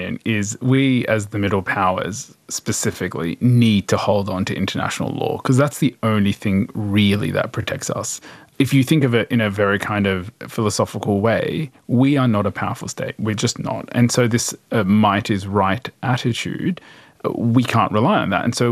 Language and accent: English; Australia; the road we're going to go down is going to be very problematic for us as an Australian, as a middle power